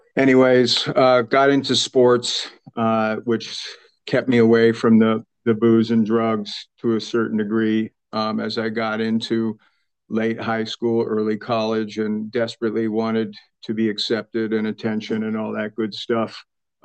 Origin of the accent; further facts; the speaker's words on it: California, United States; born and raised in the Bay Area, San Francisco Bay Area, and because I know there's a few Bay Areas.